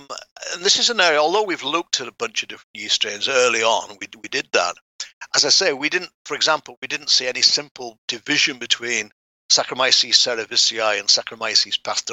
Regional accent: England, United Kingdom; So I went to Glasgow. Of course, I'm English.

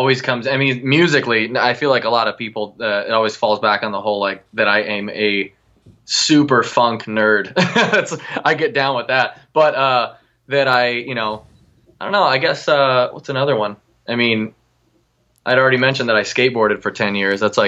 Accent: Las Vegas, Nevada, United States; I grew up in Vegas, obviously.

